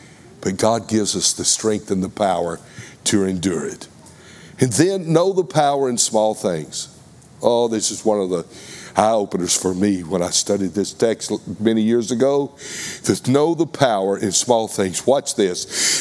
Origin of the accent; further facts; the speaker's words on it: Texas, United States; accent: Texas; Nabai, maybe it's my Texas accent.